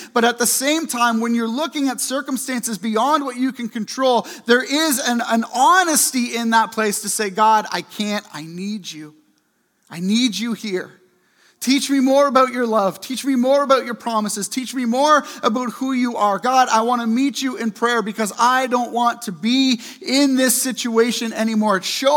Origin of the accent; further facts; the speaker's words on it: Kingston, Ontario, Canada; I grew up in Kingston, and I remember in gym class